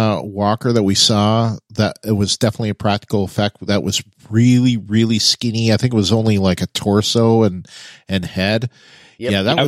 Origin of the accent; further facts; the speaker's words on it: Canada; I'm a Canadian originally, you know, I still am, you know, and I've spent almost all my life in climates where we got a lot of snow.